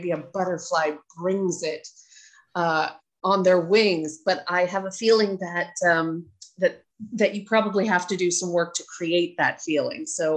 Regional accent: California, United States; I'm California born, lived almost always in California

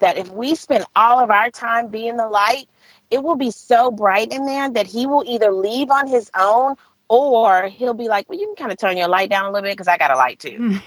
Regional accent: Houston, Texas, United States; I was born and raised in Houston, and I went to college in Austin, and I'm a huge fan of Texas.

